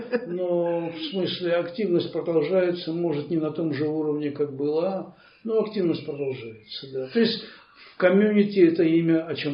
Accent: Belarus; now in Australia; Я уезжал не с Украины, а из Белоруссии

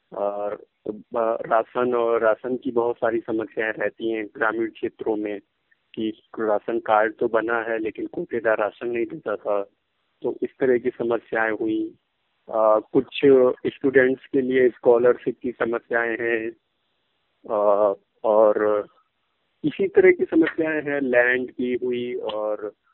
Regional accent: Kanpur, Uttar Pradesh, India; तो मैं कानपुर का रहने वाला हूँ, कानपुर उत्तर प्रदेश में आता है, इंडिया के उत्तर प्रदेश में।

